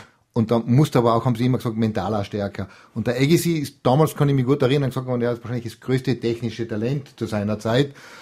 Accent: Tyrol, Austria; Als Tiroler muss man es dazu erzählen.

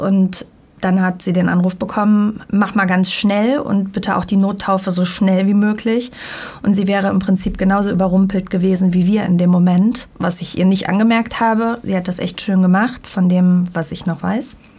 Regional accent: Bonn, North Rhine-Westphalia, Germany; Wir kommen aus Bonn.

